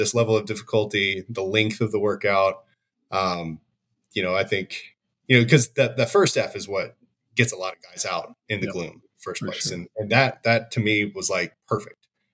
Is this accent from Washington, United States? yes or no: no; Arlington, Texas, United States; So I grew up in Texas in the Dallas Fort Worth area, a city called Arlington. It's right between Dallas and Fort Worth.